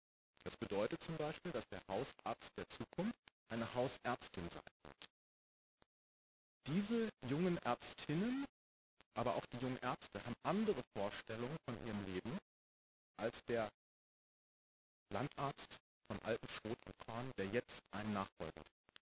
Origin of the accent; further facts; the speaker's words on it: North Rhine-Westphalia, Germany; ich komme aus dem Sauerland und weiß, wovon ich spreche, ich lebe da zwar nicht mehr, bin da aber aufgewachsen.